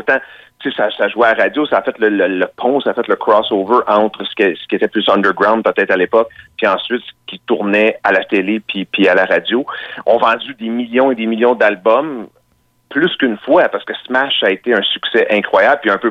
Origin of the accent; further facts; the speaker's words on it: Halifax, Nova Scotia, Canada; born there; Moi, je suis né à Halifax. Mon père, il était militaire. On a déménagé beaucoup. Ma mère vient de Terre-Neuve. J'ai fait mon bac à l'Université de Moncton. Ensuite, je suis parti à Montréal